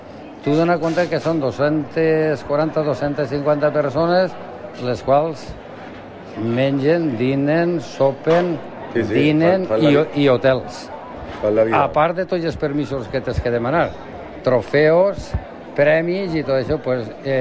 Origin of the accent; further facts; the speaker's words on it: Vila-real, Valencian Community, Spain; Home, jo és que sóc molt de Villarreal